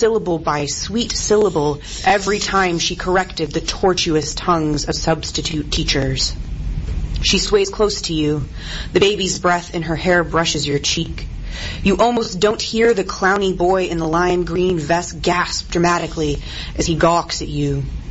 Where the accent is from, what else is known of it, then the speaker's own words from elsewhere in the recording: Midland, Texas, United States; The manuscript is a queer coming of age set in my West Texas hometown. I'm from Midland, Texas